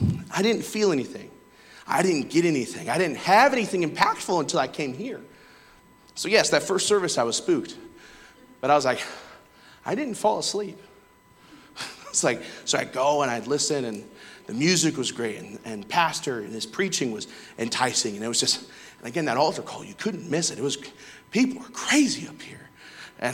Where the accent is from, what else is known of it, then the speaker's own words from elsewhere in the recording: Saltville, Virginia, United States; I connected with a cousin on Facebook, and we're from Saltville, Virginia.